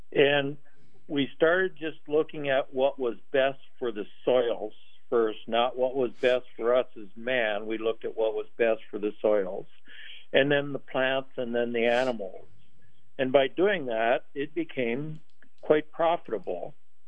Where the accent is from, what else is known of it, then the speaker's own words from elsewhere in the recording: South Dakota, United States; I'm from South Dakota.